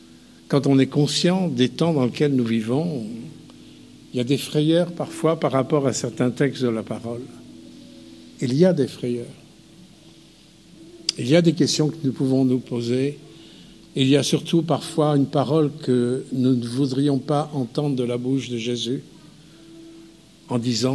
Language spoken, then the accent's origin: French; Paris, Île-de-France, France; moved away as an adult; now in Yvetot, France; Je suis né quand même à Paris, je suis un Parisien, j'ai vécu mes 22 premières années jusqu'à l'école biblique